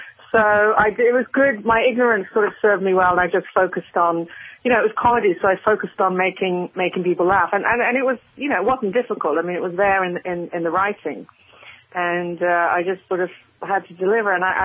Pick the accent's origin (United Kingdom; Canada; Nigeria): United Kingdom; Midlands; being born and raised in England, there are like a plethora of different accents from various regions. And I'm from the Midlands, which is, you know, right, it's the smack bang in the middle of the country.